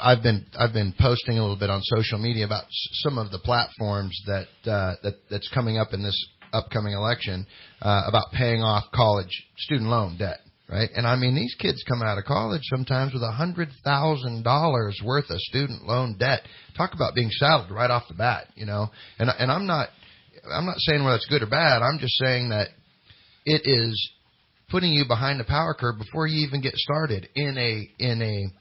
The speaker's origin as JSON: {"language": "English", "town": "Cottonwood", "country": "United States", "tie": "born or raised there", "said": "I was raised in Cottonwood, right? I mean, my dad still lives in the same house out on Del Norte Drive I grew up in, right?"}